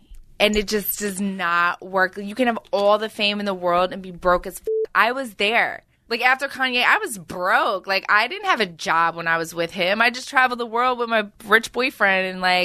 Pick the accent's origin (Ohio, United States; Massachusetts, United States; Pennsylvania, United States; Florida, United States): Pennsylvania, United States; Philadelphia; I lived in a one-bedroom apartment with my mom. I grew up very poor in South Philly.